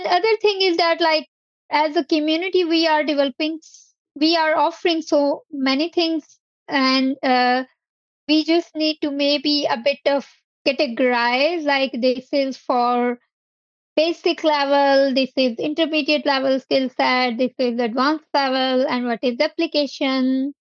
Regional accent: Pakistan; English is a second language; I'm from Pakistan.

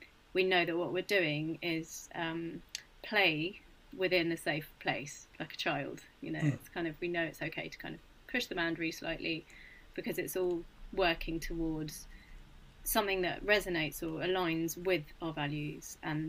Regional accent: United Kingdom; And you know, as British people, or you know, generally humans, we don't tend to want to shout about things that we're amazing at.

